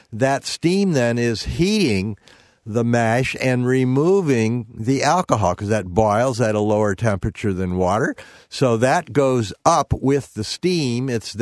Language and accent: English; St. Louis, Missouri, United States; I was a little boy growing up in St. Louis, and my dad and my uncles, they were all bourbon drinkers.